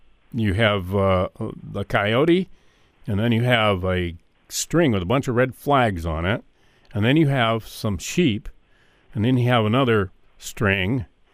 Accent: Pennsylvania, United States; You know, in, where I grew up in Pennsylvania, I never saw a black growing up.

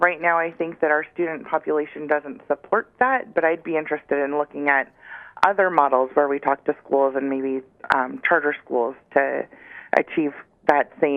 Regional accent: Alaska, United States; now in Anchorage, United States; I moved to Anchorage from Southeast Alaska in 1999, and with me I brought my values of education and community.

